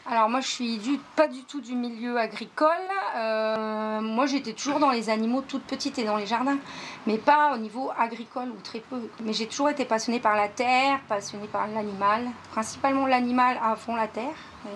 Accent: Villers-Cotterêts, Hauts-de-France, France; Je suis de l'Aisne.

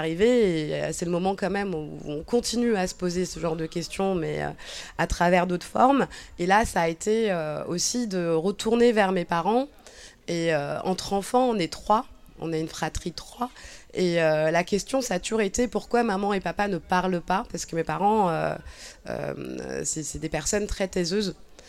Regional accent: France; also born or lived in Cabinda, Angola; on penserait que je suis née en France, que j'ai grandi ici. J'ai grandi ici, j'ai fait mes études ici, mais je ne suis pas née ici. Et même le fait de me faire reconnaître angolaise, cabindaise ou même française, ça a été très, très compliqué pour moi.

